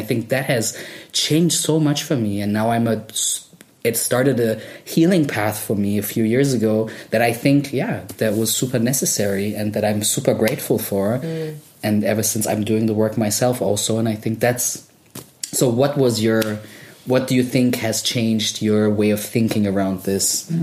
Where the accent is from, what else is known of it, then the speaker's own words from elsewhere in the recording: Germany; Me growing up in Germany